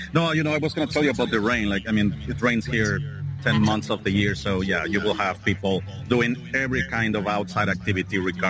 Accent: Mexico; now in Canada; I'm from Mexico

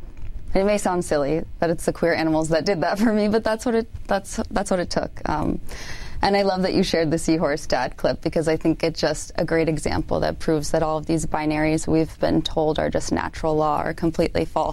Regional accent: Texas, United States; I grew up in Texas being told that females are naturally inferior to males

